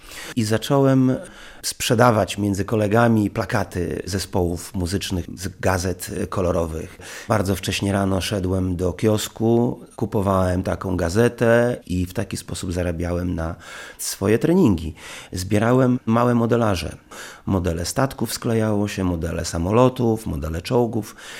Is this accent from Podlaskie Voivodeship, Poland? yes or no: yes; Białystok, Podlaskie Voivodeship, Poland; Ja już urodziłem się w Białymstoku, czyli jestem białostoczaninem.